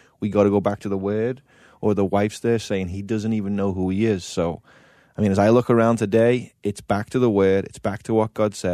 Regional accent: England, United Kingdom; or, you know, whoever I grew up in England looking up to?

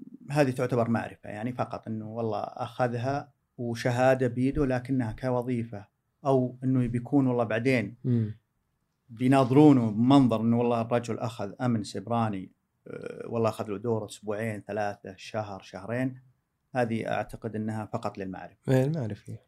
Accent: Saudi Arabia; ما يوجد عندنا بالسعودية شخص مختص بالأمن السيبراني بمسماه الحالي

